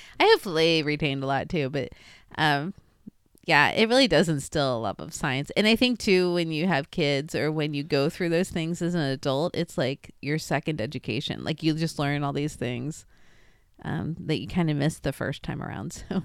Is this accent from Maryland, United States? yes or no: yes; Baltimore, Maryland, United States; And then I was from Baltimore, so we would go down to Baltimore and see family.